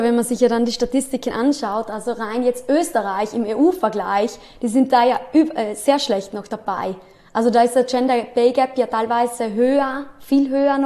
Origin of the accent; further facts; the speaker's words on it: Trentino-Alto Adige, Italy; also Spitzname. Ich komme aus Südtirol, bin 28 Jahre alt, habe in Innsbruck internationale Wirtschaft studiert